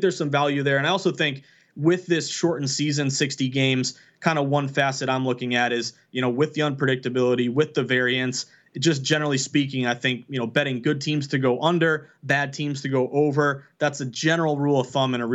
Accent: Massachusetts, United States; Born and raised in Massachusetts

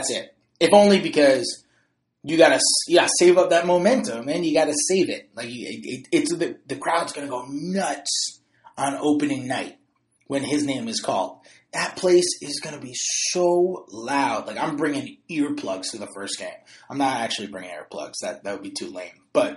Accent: New York, United States; now in Oklahoma, United States; the reason I'm getting this question, I'm sure, is because I'm from New York and I live in Oklahoma.

